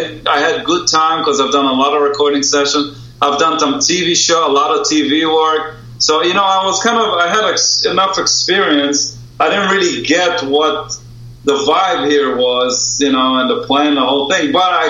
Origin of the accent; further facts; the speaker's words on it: Israel; because I was growing up in Israel